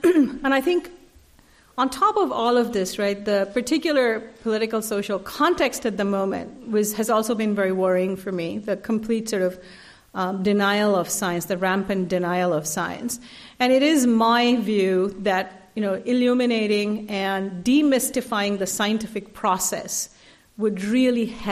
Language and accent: English; Delhi, India; as a young girl growing up in Delhi, I was obsessed with maps